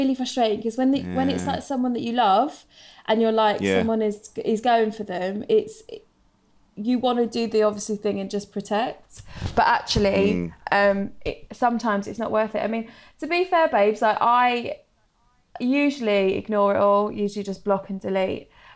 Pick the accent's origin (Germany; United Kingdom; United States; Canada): United Kingdom; East of England; now in London, United Kingdom; Obviously I live in London now, but I'm from Suffolk.